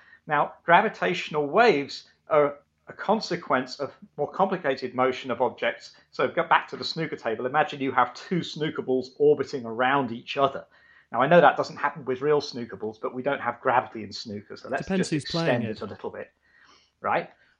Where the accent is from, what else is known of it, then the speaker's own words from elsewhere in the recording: Sheffield, Yorkshire and the Humber, United Kingdom; And because I'm from Sheffield, the analogy is going to involve snooker